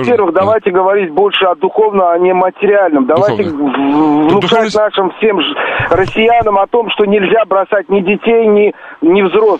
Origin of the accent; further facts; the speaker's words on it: Uzbekistan; Я сам родом с Узбекистана.